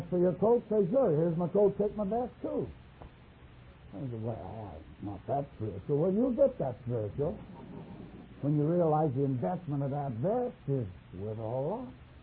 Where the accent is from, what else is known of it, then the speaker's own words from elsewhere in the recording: Canada; When I was a boy, the British Empire, we could say proudly, I'm a Canadian